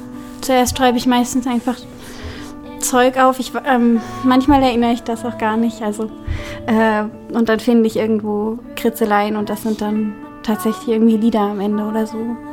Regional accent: Leipzig, Saxony, Germany; ich komme aus Leipzig und ich bin Singer-Songwriterin.

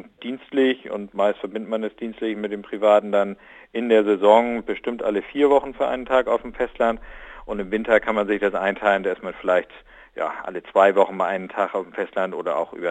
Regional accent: Bremerhaven, Bremen, Germany; Ich bin in der Stadt geboren eigentlich, komme aus Bremerhaven, also das Stadtleben ist mir durchaus vertraut

